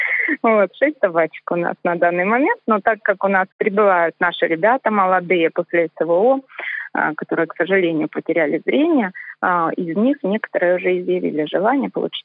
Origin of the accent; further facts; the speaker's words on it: Donetsk, Donetsk Oblast, Ukraine; now in Russia; я была беженкой из Донецка. И в 2014 году у меня еще не было гражданства.